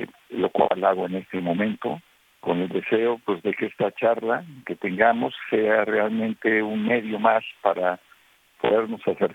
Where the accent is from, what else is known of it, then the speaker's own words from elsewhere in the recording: Mexico City, Mexico; also born or lived in Santander, Spain; Yo nací en la Ciudad de México, estudié en la Ciudad de México, viví durante mi niñez cerca de 4 años en España, en Santander, en el norte de España.